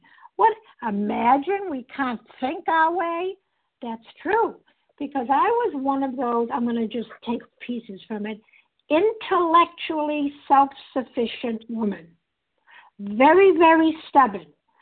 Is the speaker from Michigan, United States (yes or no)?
no; Massachusetts, United States; I am a recovered compulsive overeater. Thank you, God, and I'm from Massachusetts.